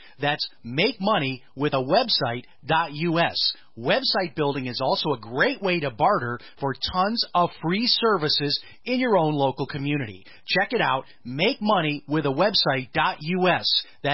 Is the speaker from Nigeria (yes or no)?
no; Chicago, Illinois, United States; most of my relatives and friends from up north, from where I grew up in Chicago, they assume, oh … lives near Daytona